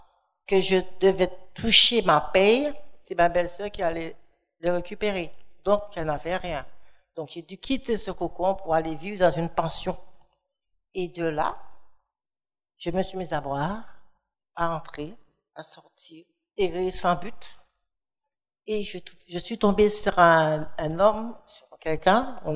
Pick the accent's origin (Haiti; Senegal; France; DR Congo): France; Guadeloupe; je suis d'origine de la Guadeloupe. J'ai été élevée en Guadeloupe au sein d'une famille catholique et très pratiquante.